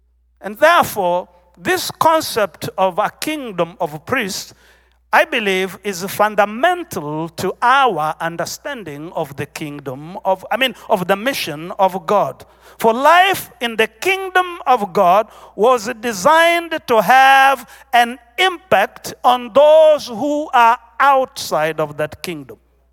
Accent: Tanzania; I am from the Maasai tribe of Tanzania. Born in a remote place, lived in the bush.

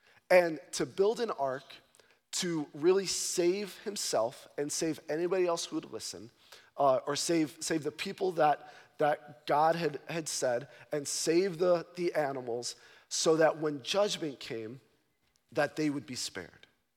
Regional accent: Chicago, Illinois, United States; I grew up in Chicago. I never saw anybody with chickens.

